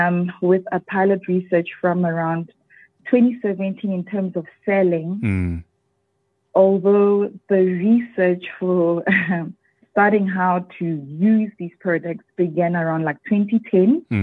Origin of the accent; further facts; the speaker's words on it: Mafikeng, North West, South Africa; also born or lived in Mabopane; So I was born and raised in Mabopane. Actually born and bred in Mabopane, but raised in Mafikeng in the Northwest Province.